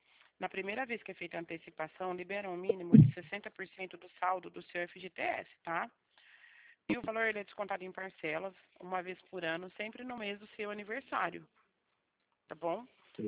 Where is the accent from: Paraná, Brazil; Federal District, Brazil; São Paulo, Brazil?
São Paulo, Brazil; Bebedouro; Eu sou de Bebedouro.